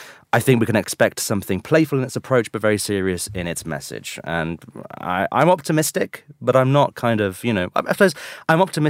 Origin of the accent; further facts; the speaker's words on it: United Kingdom; to see, as a British citizen, these kind of rallies taking place around Columbus Circle and down Fifth Avenue